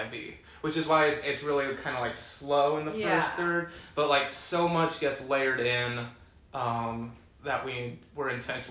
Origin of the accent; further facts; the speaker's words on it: Prineville, Oregon, United States; I am. I'm from Prineville, cowboy capital of Oregon.